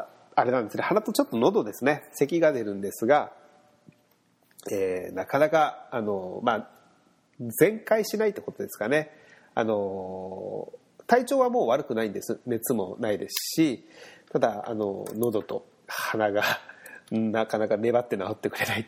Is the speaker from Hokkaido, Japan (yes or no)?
no; Miyazaki, Japan; で、僕は宮崎県出身なんですが、九州の宮崎ですね、なんですが